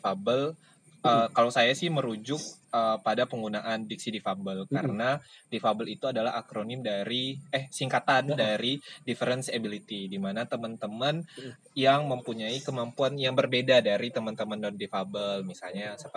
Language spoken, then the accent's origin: Indonesian; Pontianak, West Kalimantan, Indonesia; Saya dari Pontianak.